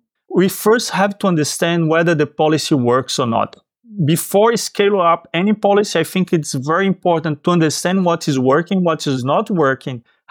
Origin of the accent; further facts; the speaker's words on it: Recife, Pernambuco, Brazil; English is a second language; in my hometown, my state, actually, Recife, which is the most beautiful city in the world